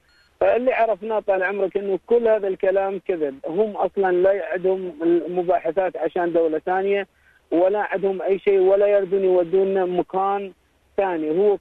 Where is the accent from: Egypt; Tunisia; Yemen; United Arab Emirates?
United Arab Emirates; أنا مو من الكويت، أنا بدون من دولة الأمارات.